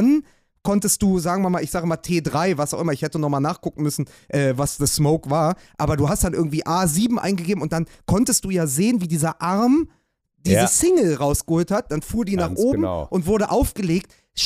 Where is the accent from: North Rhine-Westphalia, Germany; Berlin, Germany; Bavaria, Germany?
Berlin, Germany; Das Tolle ist, bei uns in Spandau am Stadtrand von Berlin standen solche Dinger natürlich entweder in so Kneipen wie dem